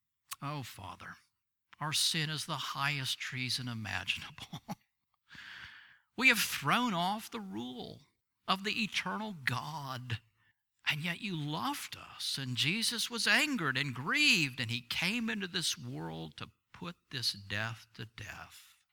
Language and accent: English; Alabama, United States; I know a man back in my hometown in Alabama